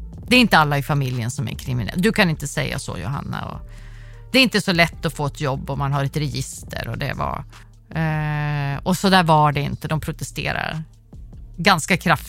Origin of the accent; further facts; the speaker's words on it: Sweden; Det jag är uppvuxen i Sverige med en stat som jag litar på